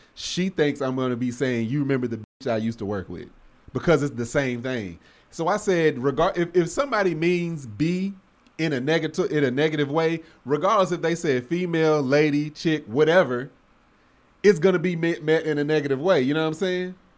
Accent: the South, United States; Again, I'm from the South. I wasn't used to that.

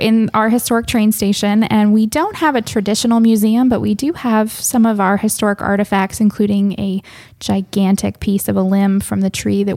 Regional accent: Stephens City, Virginia, United States; I'm from Stephen City, Virginia. So just up the road, but still in the valley.

